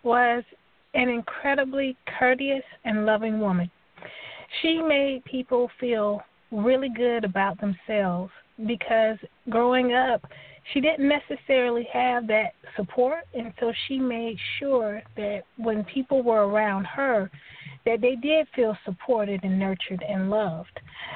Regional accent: Miami, Florida, United States; we were born and raised in Miami, Florida.

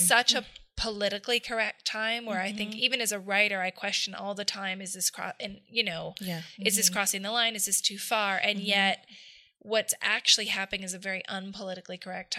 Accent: Lafayette, California, United States; Northern California

